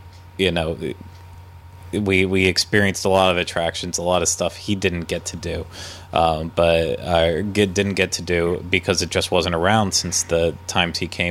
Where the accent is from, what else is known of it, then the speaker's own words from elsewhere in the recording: California, United States; As a Californian, and someone who goes to Disneyland very often